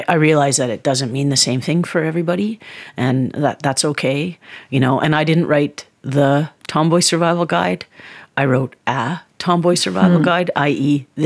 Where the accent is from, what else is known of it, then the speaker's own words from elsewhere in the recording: Yukon, Canada; It's basically stories about myself and my cousins when we were all little kids growing up in the Yukon.